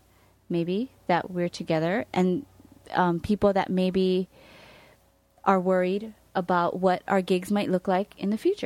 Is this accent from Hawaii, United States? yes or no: yes; Hawaii, United States; I mean, we're born and raised in Hawaii.